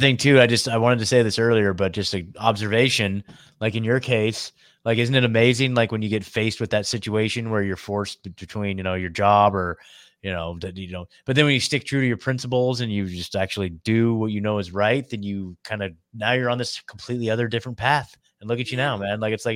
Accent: Oregon, United States; But I'm from Oregon, so I grew up in the Pacific Northwest. So I know all about, I'm a Pacific Northwest kid through and through.

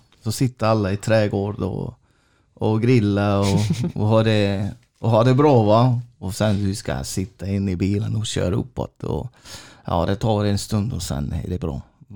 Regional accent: Switzerland; now in Sweden; Ja, alltså det kan ju hända också här i Sverige eller i Tyskland eller hemma i Schweiz.

